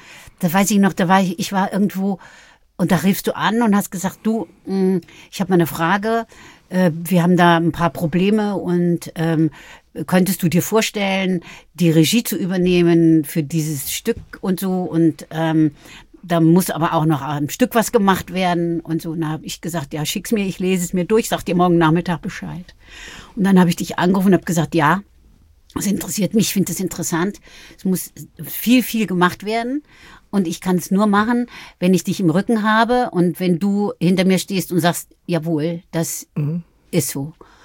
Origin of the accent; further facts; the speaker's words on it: Bavaria, Germany; now in Berlin, Germany; Nee, ich bin immer noch eine Bayerin, aber ich bin auch eine Berlinerin.